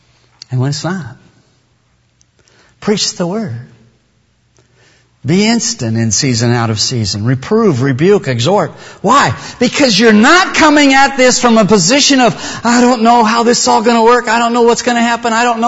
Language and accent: English; Wyoming, United States; I grew up in Wyoming. When I was a little boy, all I knew was hunting season, when it was and when it wasn't.